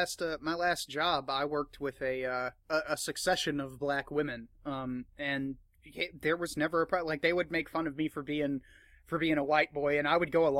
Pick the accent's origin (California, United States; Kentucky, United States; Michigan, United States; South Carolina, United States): South Carolina, United States; after that shooting that went down in South Carolina, my home state, in Charleston